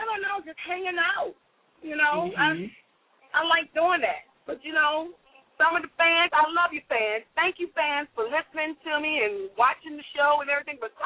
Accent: DMV area, United States; Yes, it is. It continues to be my hometown. I'm sick and tired of people like, you need to leave the DMV area.

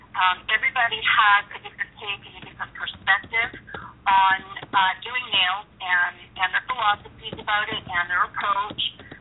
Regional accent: British Columbia, Canada; I'm an island girl, born and raised on Vancouver Island in British Columbia in Canada.

